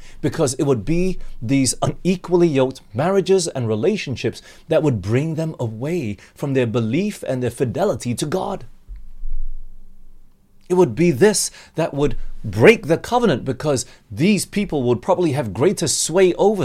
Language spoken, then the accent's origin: English; Australia; also born or lived in Malaysia / United States; yes, I'm Malaysian, I grew up in Australia, I've been living in US before